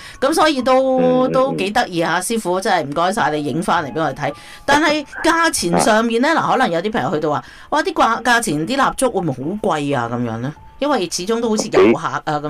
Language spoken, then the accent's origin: Cantonese; China; 似我哋中国人咧，咪好多时都譬如喺一啲庙里边都会做呢样嘢噶嘛